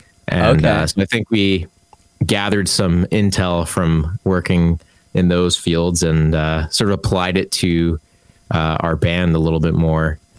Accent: Markham, Ontario, Canada; now in Toronto, Canada; And I grew up actually in the suburbs of Markham.

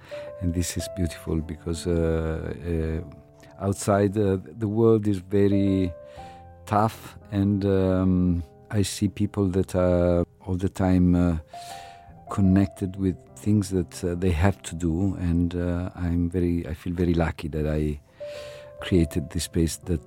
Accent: Turin, Piedmont, Italy; Yes, I was born in Torino, and I was born in 1955, so I grew up in the 60s.

